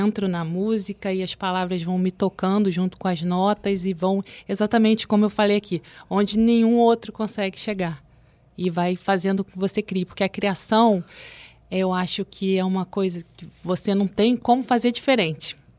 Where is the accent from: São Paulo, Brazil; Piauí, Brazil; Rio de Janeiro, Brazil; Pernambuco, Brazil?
Rio de Janeiro, Brazil; Paraty; Eu tive uma infância assim, muito rica na parte de natureza, porque como eu nasci em Paraty, lá uma beleza exuberante